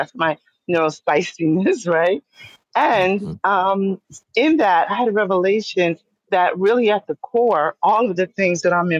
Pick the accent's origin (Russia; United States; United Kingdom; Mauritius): United States; New York; now in Bahamas; I said I'm in the Bahamas, but I'm from New York and we travel a lot.